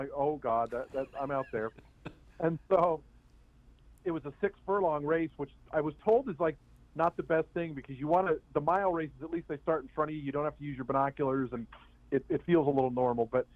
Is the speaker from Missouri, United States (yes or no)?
no; Seattle, Washington, United States; Yeah, my dad was a horse player. I grew up in the Seattle area, so Long Acres was where I used to go as a little kid.